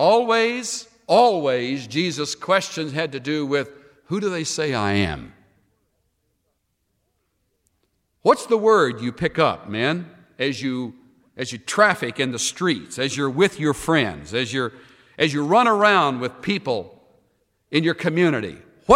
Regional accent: El Campo, Texas, United States; Maybe you come from a town like Nazareth. I came from El Campo, Texas.

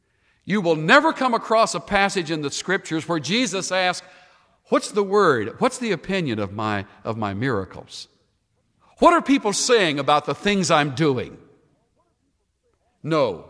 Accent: El Campo, Texas, United States; Maybe you come from a town like Nazareth. I came from El Campo, Texas.

